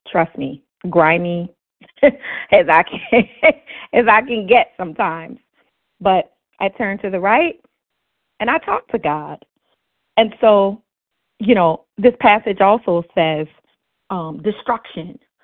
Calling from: Miami, Florida, United States

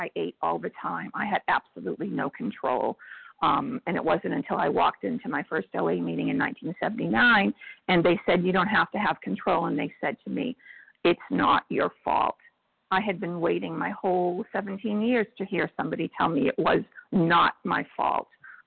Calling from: Florida, United States; I'm calling from South Florida.

